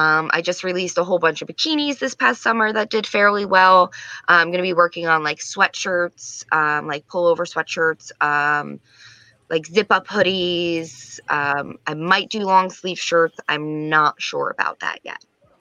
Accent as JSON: {"language": "English", "region": "New Jersey", "country": "United States", "tie": "born or raised there", "said": "I'm from Jersey, born and raised."}